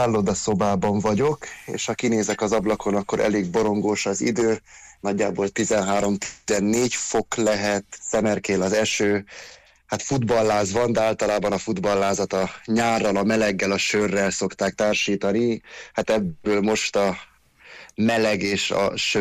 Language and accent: Hungarian; Miercurea Ciuc, Harghita, Romania; moved away as an adult; also born or lived in Vienna, Austria; Értem a kérdést, én egyébként csíkszeredai vagyok, Csíkszeredából kerültem a közmédiába